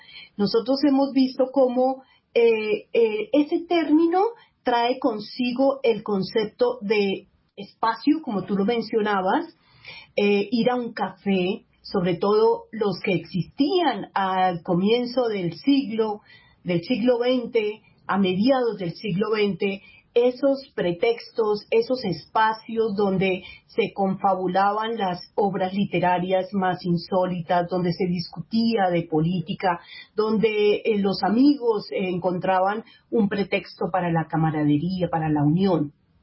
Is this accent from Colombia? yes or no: yes; Colombia; que extrañamos y que nos identifican como colombianos